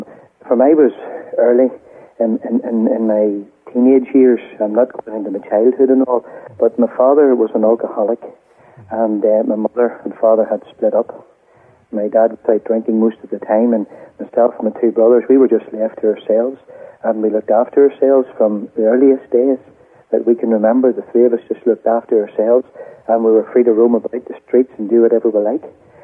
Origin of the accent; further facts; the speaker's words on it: Lurgan, Northern Ireland, United Kingdom; But David and myself ended up, we come from Lurgan. It's a very deeply divided and a sectarian town.